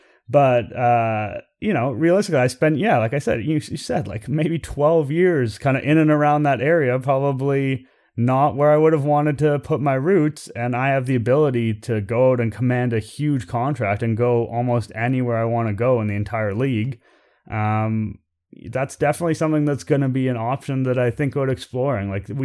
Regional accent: Toronto, Ontario, Canada; I'm born and raised in Toronto. I've lived here for all but 4 years of my life.

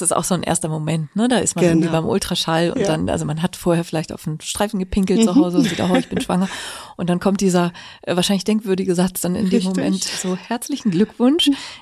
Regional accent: Northern Germany, Germany; als Norddeutsche.

